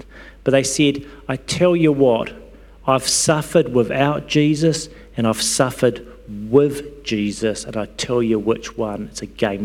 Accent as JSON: {"language": "English", "town": "Stokes Valley", "region": "Wellington", "country": "New Zealand", "tie": "born or raised there", "said": "Wasn't particularly good growing up in Stokes Valley. We didn't have much to do but crash cars."}